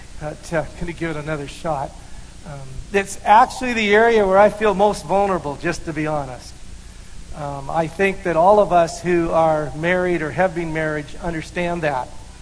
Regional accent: Red Deer, Alberta, Canada; no, I'm from Red Deer, Alberta.

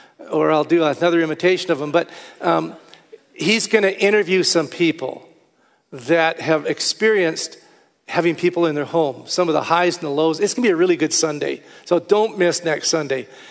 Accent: Alberta, Canada; I said, beef, I'm from Alberta.

